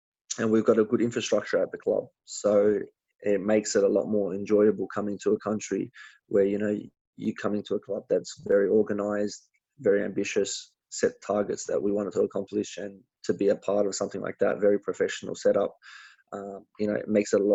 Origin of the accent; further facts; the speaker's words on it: Australia; Obviously, being an Australian and living back home in Australia, you know, you're very relaxed, different lifestyle.